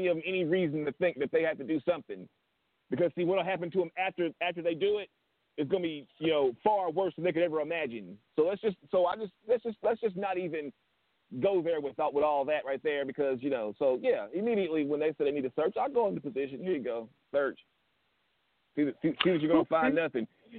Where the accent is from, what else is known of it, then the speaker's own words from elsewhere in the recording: East St. Louis, Illinois, United States; also born or lived in Athens, Tennessee; I grew up. I was born in Athens, Tennessee. I grew up in East St. Louis.